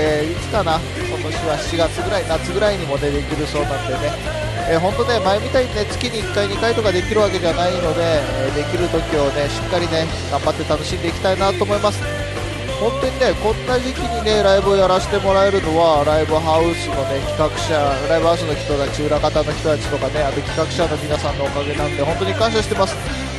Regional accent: Sapporo, Hokkaido, Japan; now in Tokyo, Japan; 僕の地元ね札幌のね

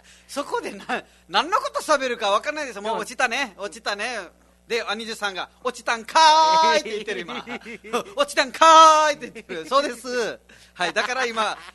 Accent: Nepal; now in Japan; 特にね私はネパールから来てからもうネタやってるから

